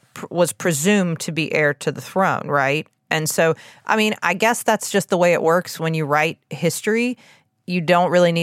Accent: United States; I as an American, I'm like, that seems dramatic.

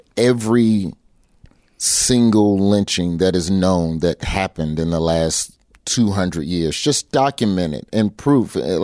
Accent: Birmingham, Alabama, United States; essentially I'm from Birmingham and I'm loved in my state

